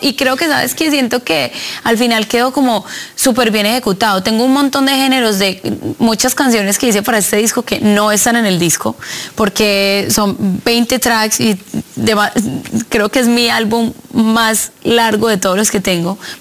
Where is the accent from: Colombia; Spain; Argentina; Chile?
Colombia; aunque soy latinoamericana, de otros países. Yo soy colombiana, en el disco tengo vallenato, en el disco puedes escuchar como varios guiños a mi país